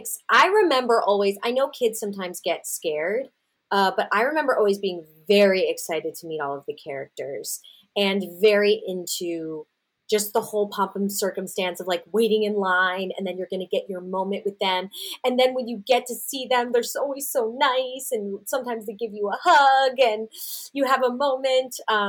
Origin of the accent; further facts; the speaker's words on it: Pennsylvania, United States; because I'm from Bucks County, Pennsylvania, which is where Sesame Place exists, which is a theme park for the Sesame Street characters.